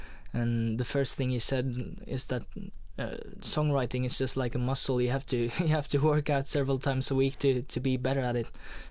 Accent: Raufoss, Innlandet, Norway; now in Oslo, Norway; A small town called Raufoss. It's about 7,000 or 8,000 people living there, I guess. So coming to Oslo was a big step up.

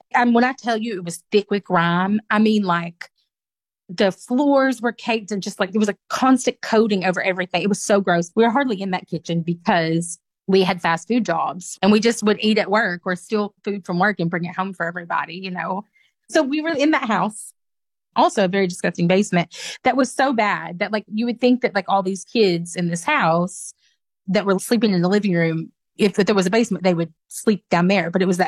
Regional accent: Arkansas, United States; You know, I grew up in Arkansas with this group of kids. We had a very specific scene.

